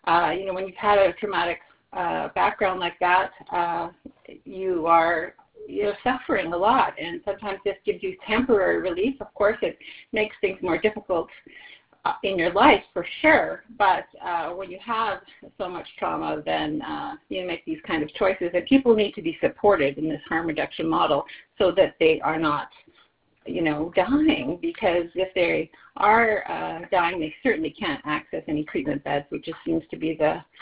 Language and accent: English; Valley View, Alberta, Canada; I grew up in the Peace Country. I grew up in Valley View.